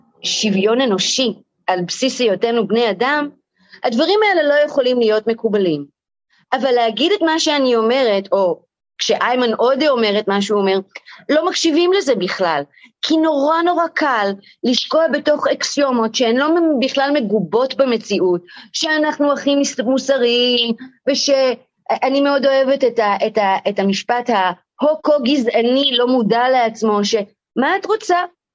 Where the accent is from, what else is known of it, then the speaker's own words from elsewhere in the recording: Jerusalem, Jerusalem District, Israel; אחד הדברים שאני מספרת, או שסיפרתי, זה על הילדות שלי בירושלים, אוקיי?